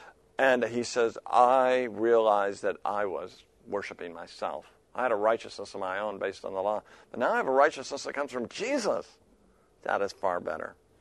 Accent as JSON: {"language": "English", "region": "Oregon", "country": "United States", "tie": "born or raised there", "said": "You know, I grew up in Oregon, the roar of the ocean."}